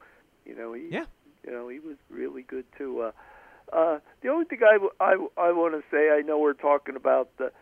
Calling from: Pennsylvania, United States

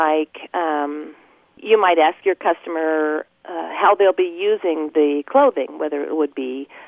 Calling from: Plano, Texas, United States; I'm calling from Plano, Texas.

